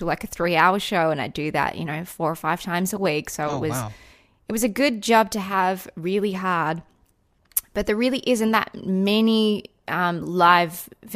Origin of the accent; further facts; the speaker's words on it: Australia; I guess it's a stigma, I guess, of being an Australian. I must therefore know other Australians. But the weirdest thing is that I've met more Australians in America than probably when I was in Australia.